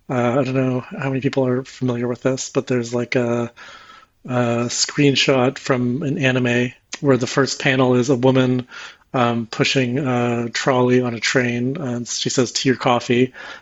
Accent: Canada; also born or lived in United Kingdom / Germany; now in Switzerland; I am from Canada originally. I finished my PhD in materials chemistry in 2015, I guess. And then since then, I have been living in Europe

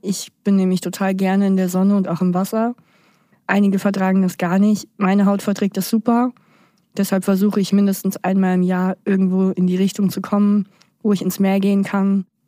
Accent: Germany; ich bin 25 Jahre alt, komme aus Deutschland

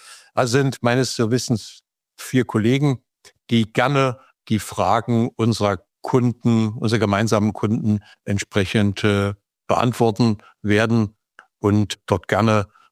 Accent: Potsdam, Brandenburg, Germany; ich komme ja aus Potsdam. Das ist hier in Brandenburg

